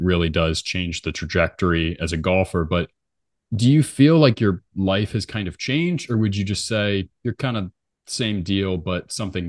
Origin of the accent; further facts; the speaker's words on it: Charlotte, North Carolina, United States; And I'll tell you what, I'm from Charlotte, so I 2 hours from Pinehurst, 2 hours from Augusta.